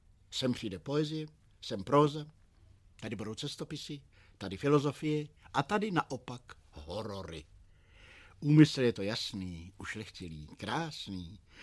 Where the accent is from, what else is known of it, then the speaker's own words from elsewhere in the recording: Plzeň, Plzeň Region, Czechia; na lavičce před knihovnou mého rodného města, tedy v Plzni.